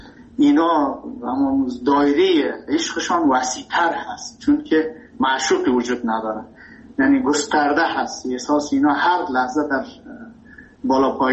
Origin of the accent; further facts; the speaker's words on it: Afghanistan; moved away; also born or lived in Iran; اینا ما مهاجر شدیم در ایران. من ایران که رفتم، تحصیل ما کسی که میخواد در ایران رشد کنه تحصیل کنه به عنوان یک افغان متاسفانه نمیتونه اونقدر چانس دست بیاره